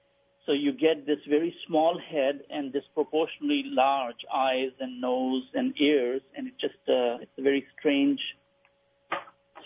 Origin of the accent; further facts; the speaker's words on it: Pakistan; moved away as an adult; now in United States; No, actually, I was born in Pakistan. I lived in Pakistan. I came to the United States to study. And then I got a job here, and then I've been here in the United States for about 26, 27 years now.